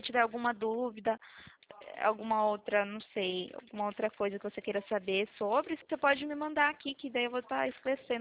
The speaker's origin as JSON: {"language": "Portuguese", "town": "Sorocaba", "region": "São Paulo", "country": "Brazil", "said": "Aqui de Sorocaba, você conhece Sorocaba?"}